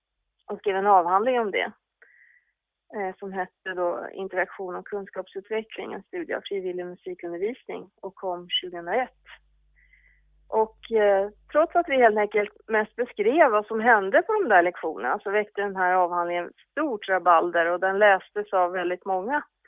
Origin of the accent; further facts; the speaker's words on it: Ekerö, Stockholm County, Sweden; men jag bytte namn för några år sedan. Och jag är uppväxt på Ekerö utanför Stockholm.